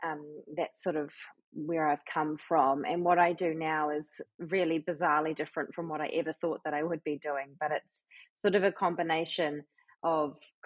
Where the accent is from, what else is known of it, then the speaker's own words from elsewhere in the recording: Nelson, New Zealand; I'm from Nelson. I've lived in Nelson my whole life